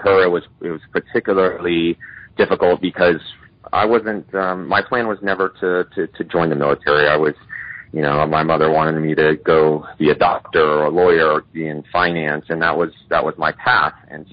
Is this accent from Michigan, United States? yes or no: no; Katy, Texas, United States; So I grew up mostly in Texas in a smaller town known as Katy, just outside of Houston